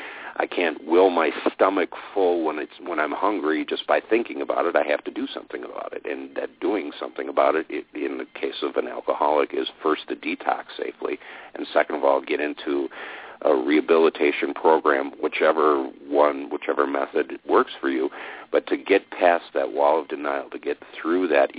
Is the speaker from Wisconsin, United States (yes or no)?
yes; Wisconsin, United States; I'm from Wisconsin, which is historically or reputationally a drinking culture. We have harsh winters. We have hearty beer drinking German stock up here, and by golly, you're not going to keep us away from our brandy and our beer.